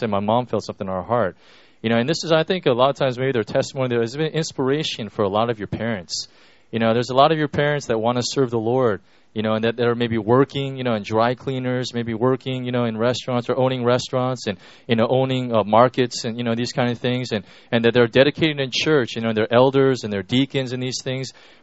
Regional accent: Chicago, Illinois, United States; when we grew up in Chicago, my dad worked at a steel mill, Temple Steel Company.

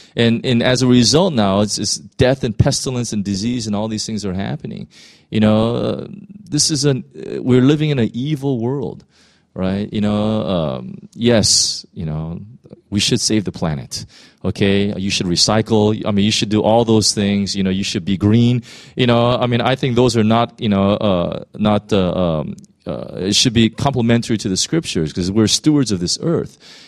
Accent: United States; And that's why, like, for me, I'm American.

